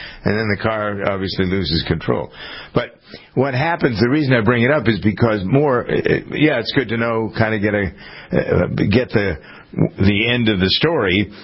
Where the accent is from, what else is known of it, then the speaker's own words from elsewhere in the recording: Framingham, Massachusetts, United States; He grew up in my hometown of Framingham, Mass, as a matter of fact.